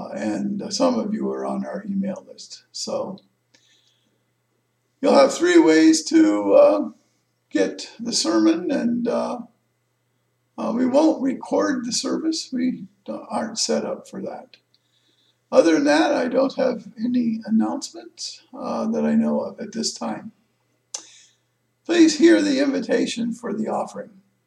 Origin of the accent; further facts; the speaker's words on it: Taiwan; I grew up in Taiwan as a son of missionary parents.